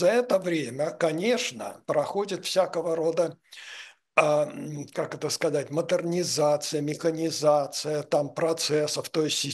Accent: Russia; нам это легче всего, потому что мы из России, там связаны с Россией

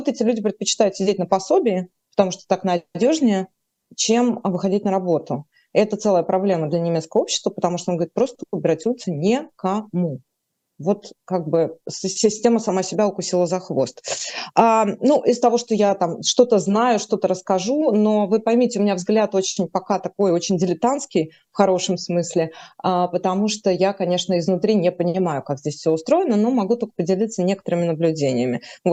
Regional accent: Berlin, Germany; мне 41 год, я из Берлина.

